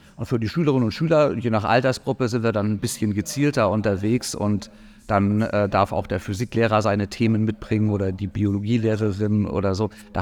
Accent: Lübeck, Schleswig-Holstein, Germany; also born or lived in Münster; Naja, ganz ursprünglich komme ich aus Lübeck, also aus der Gegend, könnte man sagen, im weitesten Sinne. Und habe dann aber tatsächlich 15 Jahre in Münster in Westfalen gelebt

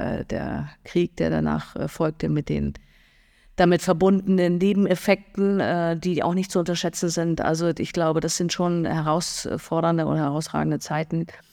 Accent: Sittensen, Lower Saxony, Germany; Genau, ich bin auch ein schönes Landei. Ich komme aus Sittensen in Richtung Bremen.

